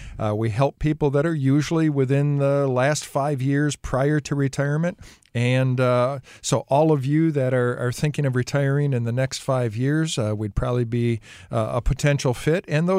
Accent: Wisconsin, United States; I come from Wisconsin.

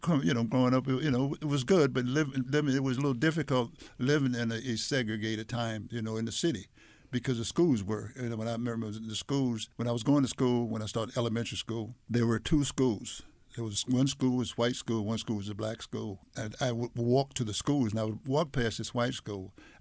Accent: Washington, District of Columbia, United States; my background, I grew up in Washington, D.C.

